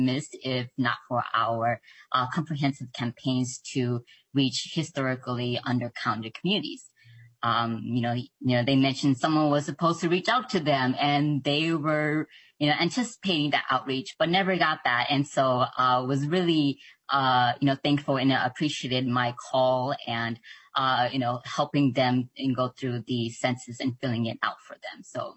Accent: Minneapolis, Minnesota, United States; I identify as a young cisgender, second generation Hmong American. I use she, her pronouns. I grew up in North Minneapolis. I now live in South Minneapolis

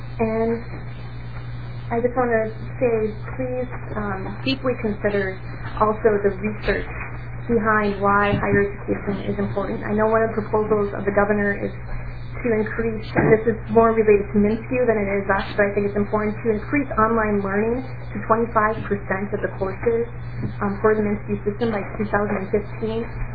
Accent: St. Cloud, Minnesota, United States; I'm a first-generation college student. I'm from the St. Cloud area. I'm one of those students that should have never made it this far without the Minnesota Miracle. My parents both grew up on farms.

